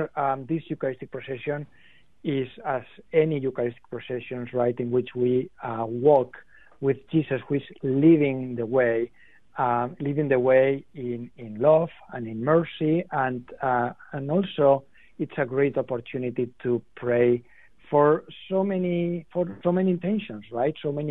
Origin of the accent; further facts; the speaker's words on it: Spain; I'm from Spain originally, so I grew up with Eucharistic processions